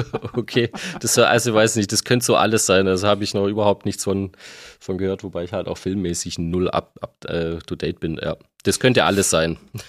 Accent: Mössingen, Baden-Württemberg, Germany; also born or lived in Tübingen; Aber ich bin zwar in Tübingen geboren, 83. Also ich bin jetzt schlappe 27, da bin ich dann zwar geboren, aber aufgewachsen in Belsen, das heißt eigentlich Mössingen ist so die Stadt, die man vielleicht kennen könnte, also im Steinlachtal.

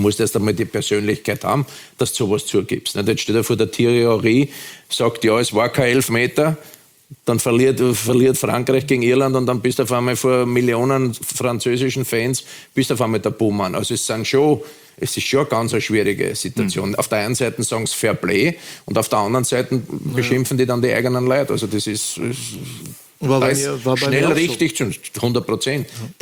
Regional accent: Vienna, Austria; accent: Viennese; mein Wiener Dialekt war, ich habe ein bisschen einen Freifahrtschein gehabt in der deutschen Bundesliga, weil die Schiedsrichter das nicht verstanden haben.

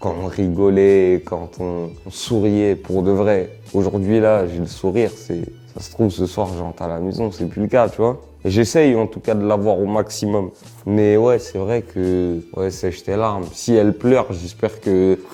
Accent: Villeneuve-la-Garenne, Île-de-France, France; also born or lived in Valenton; j'ai grandi à Villeneuve-la-Garenne et à Valenton.

